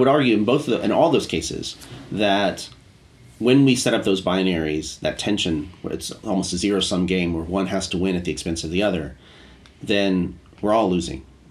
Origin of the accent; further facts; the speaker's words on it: United States; because I'm American, sort of, it has sort of an American flavor to it.